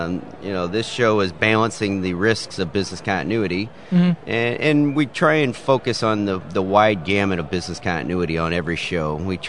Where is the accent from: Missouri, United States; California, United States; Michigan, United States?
Missouri, United States; Joplin; And me being from Missouri, I'm from Tornado Alley there in Joplin, right down the street from us.